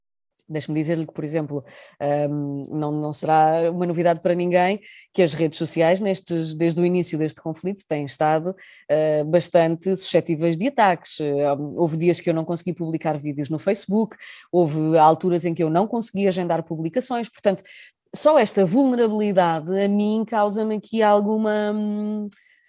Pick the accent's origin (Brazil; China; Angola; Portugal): Portugal; now in Brussels, Belgium; Eu neste momento estou em Bruxelas, mas sou português, obviamente, tenho uma cultura diferente